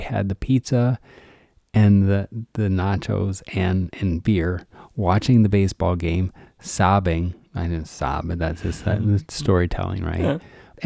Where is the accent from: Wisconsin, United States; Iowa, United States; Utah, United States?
Iowa, United States; and what a great thing for Iowa.